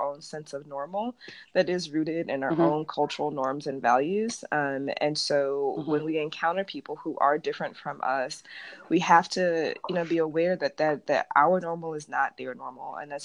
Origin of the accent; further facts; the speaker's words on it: Detroit, Michigan, United States; moved away as an adult; also born or lived in Chicago / Arizona; now in California, United States; I am from Detroit, Michigan, and I kind of slowly made my way out west, doing my grad work in Chicago, then going to Arizona, and now here in California.